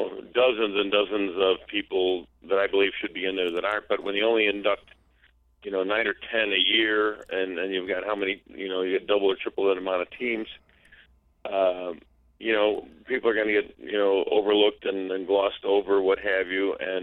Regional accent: Chicago, Illinois, United States; from my hometown of Chicago area

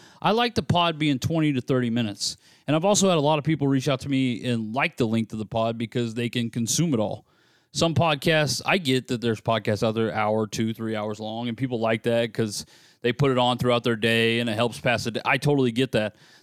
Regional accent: United States; I'm obviously rooting for America. I'm an American, but at minus 200, I would probably stay away from it.

